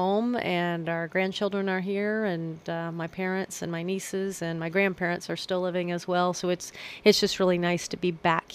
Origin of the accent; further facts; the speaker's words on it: Kansas, United States; I am from the area. I am born and raised in Montgomery County, and so I have a long history here and deep roots to the area.